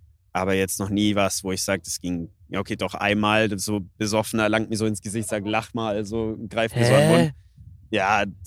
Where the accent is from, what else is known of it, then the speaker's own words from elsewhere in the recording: Bavaria, Germany; Ja, aber ich komme halt aus Unterfranke, gell?